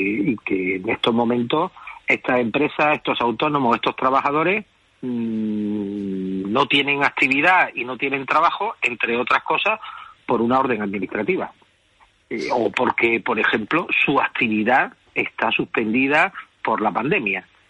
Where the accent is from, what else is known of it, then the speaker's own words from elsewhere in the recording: Andalusia, Spain; porque yo soy andaluz